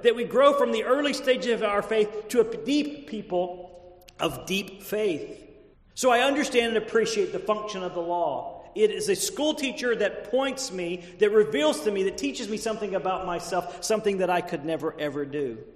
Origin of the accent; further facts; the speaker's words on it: United States; I'm just saying here in America that while, even though we are born in this country and have never known life outside of these borders, we oftentimes can forget just how free we are.